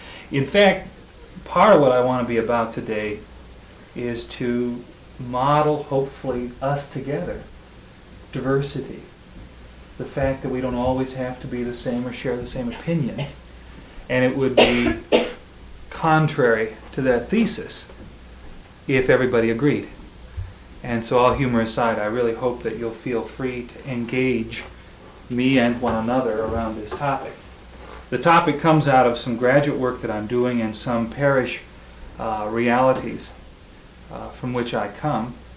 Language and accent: English; Richland, Washington, United States; When I was a little boy, I was raised in the Northwest here in a city, not a large city, about 30,000 in Richland, Washington.